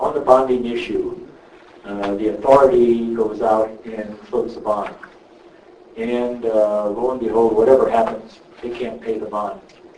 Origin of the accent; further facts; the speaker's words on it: Ireland; I guess I'm Irish, I get